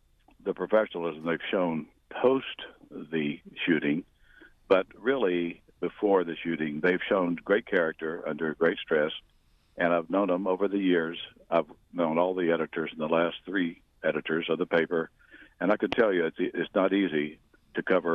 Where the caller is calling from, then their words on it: Annapolis, Maryland, United States; I'm calling from Annapolis